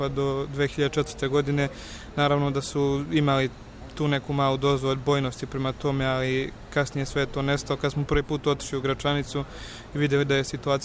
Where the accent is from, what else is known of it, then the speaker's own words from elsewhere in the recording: Užice, Zlatibor District, Serbia; učenik 4. godine, dolazim iz Užica.